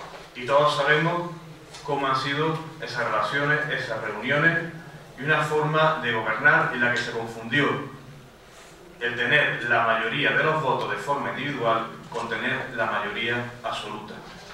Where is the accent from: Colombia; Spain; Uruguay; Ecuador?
Spain; Priego; Para mí, después de esta votación, poder ser alcalde de Priego, de mi pueblo, es un honor y es una gran responsabilidad.